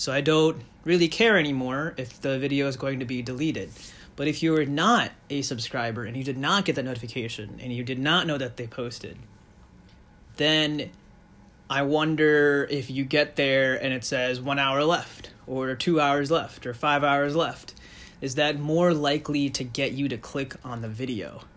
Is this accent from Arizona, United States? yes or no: yes; Phoenix, Arizona, United States; They had many battles with my hometown Phoenix Suns. And even though I don't like the Spurs, just based on the history they have with my hometown NBA team, the Phoenix Suns